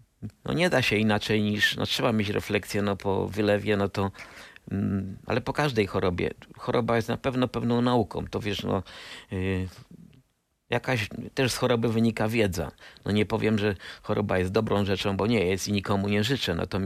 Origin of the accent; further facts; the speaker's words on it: Częstochowa, Silesian Voivodeship, Poland; born there; urodziłem się w Częstochowie